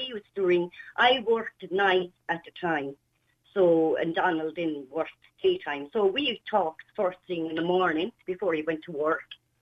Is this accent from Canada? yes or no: no; Limerick, Munster, Ireland; But I just find since I came back, I find I'm from Limerick.